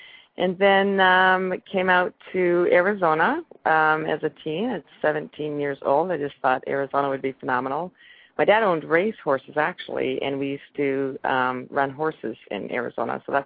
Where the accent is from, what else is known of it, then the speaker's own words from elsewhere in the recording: Vancouver, British Columbia, Canada; born there; I was born in Vancouver, Canada. I am a Canadian citizen. I'm a legal resident alien, make that clear, right? But born in Canada, Vancouver, Canada, and then we moved around quite a bit.